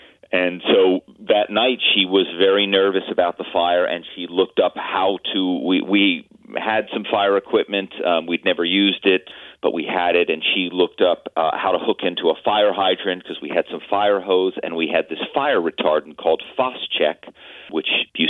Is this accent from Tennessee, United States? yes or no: no; Philadelphia, Pennsylvania, United States; also born or lived in New York City, United States; My hometown is Philadelphia. I lived in Manhattan for a decade